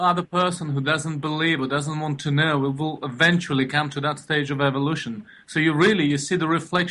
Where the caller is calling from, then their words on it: London, United Kingdom; Hi, hello … from London.